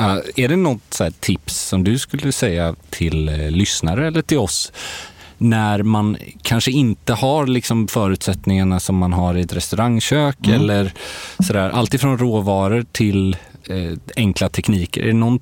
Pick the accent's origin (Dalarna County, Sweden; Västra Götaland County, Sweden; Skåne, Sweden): Västra Götaland County, Sweden; Gothenburg; Jag är ju från Göteborg ursprungligen